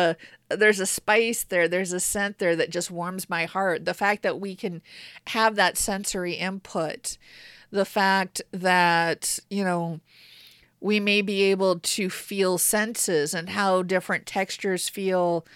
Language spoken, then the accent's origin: English; Midwest, United States; I grew up in a small Midwestern town.